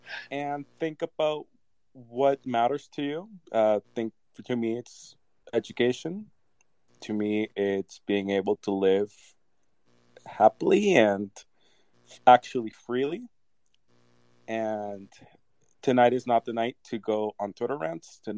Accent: Venezuela; I'm from Venezuela. We have a lot of problems down there.

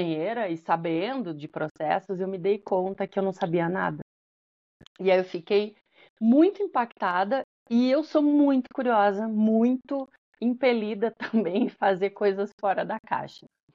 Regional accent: Pelotas, Rio Grande do Sul, Brazil; Eu sou de Pelotas, no Rio Grande do Sul

